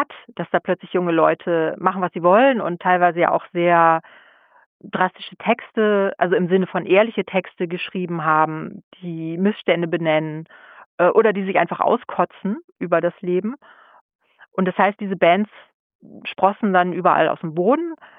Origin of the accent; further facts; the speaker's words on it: West Germany, Germany; weil ich bin ja Wessi, in den 80ern war ich auch viel zu klein.